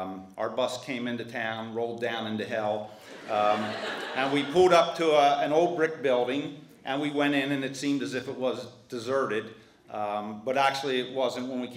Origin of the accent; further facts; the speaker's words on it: West Chester, Pennsylvania, United States; I was raised in Westchester, which is a really nice little town about 25 miles west of Philadelphia.